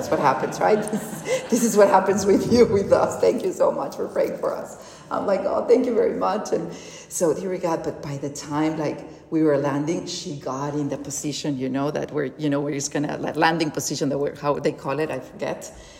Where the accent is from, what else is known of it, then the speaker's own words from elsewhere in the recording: Monterrey, Nuevo León, Mexico; We're flying from Monterrey, my hometown, to Los Cabos.